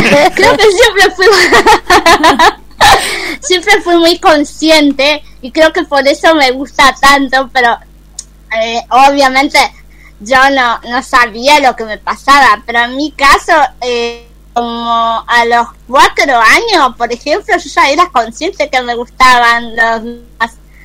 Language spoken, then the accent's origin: Spanish; Misiones, Argentina; yo soy de Misiones, así que viví en el monte, en Misionero, literalmente